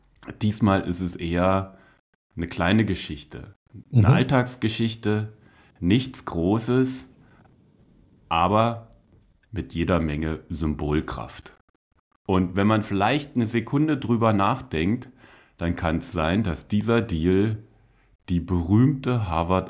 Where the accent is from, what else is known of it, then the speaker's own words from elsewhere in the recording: Brandenburg, Germany; Zu Hause, wir haben neue Bodentanks gebraucht. Also zu Hause bei uns in Brandenburg, Elternhaus.